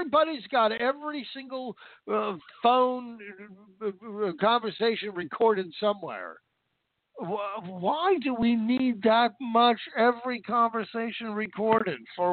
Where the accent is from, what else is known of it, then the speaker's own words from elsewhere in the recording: Vancouver, Washington, United States; We had Russians in my hometown of Vancouver, Washington.